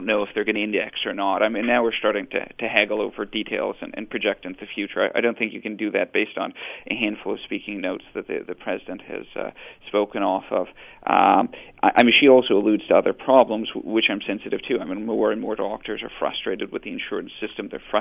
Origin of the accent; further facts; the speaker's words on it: Canada; I was born and raised in Canada.